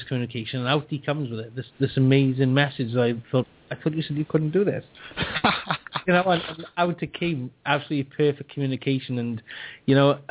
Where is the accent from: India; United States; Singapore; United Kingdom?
United Kingdom; Wales; You know, I'm being a Welsh man